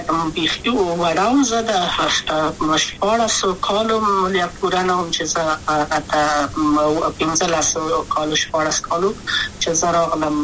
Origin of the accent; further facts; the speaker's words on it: Kabul, Afghanistan; also born or lived in Maidan Wardak; د کابل په تختپل سیمه کې یم او لویا شویم کابل که یم